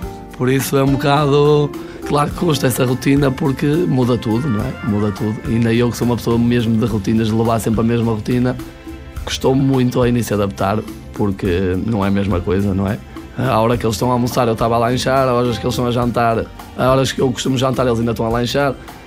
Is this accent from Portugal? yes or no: yes; Barcelos, Norte, Portugal; eu sou aqui de Barcelos